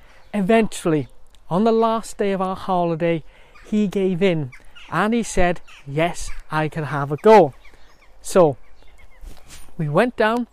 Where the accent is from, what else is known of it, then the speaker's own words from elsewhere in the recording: Wales, United Kingdom; We grew up in the South Wales valleys, far away from the sea